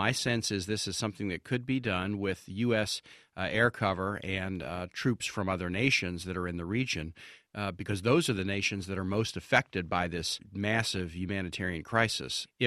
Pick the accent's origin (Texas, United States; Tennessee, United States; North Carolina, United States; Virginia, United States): Virginia, United States; I see it in my home state of Virginia all the time.